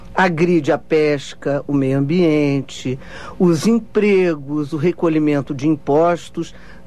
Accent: Rio de Janeiro, Brazil; Eu sou do Rio de Janeiro.

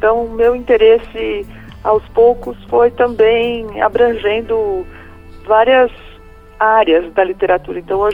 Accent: São Paulo, Brazil; born there; Eu nasci praticamente numa Babel, porque eu sou judia. Eu nasci no bairro judeu do Bom Retiro, aqui em São Paulo, onde se falavam muitas línguas. Meus pais são refugiados de guerra.

